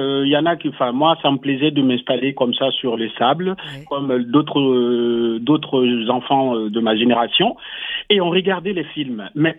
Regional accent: Burkina Faso; en tant que burkinabé.

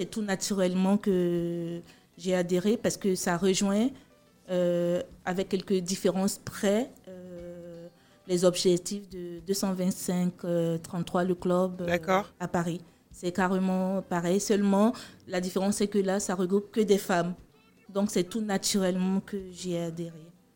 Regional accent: Côte d’Ivoire; je suis ivoirienne, je connais mieux ici la situation.

